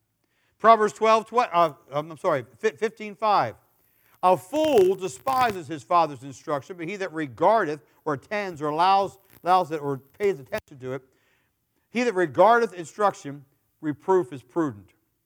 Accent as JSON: {"language": "English", "country": "United States", "said": "from Carroll County. Little county of 75,000 people."}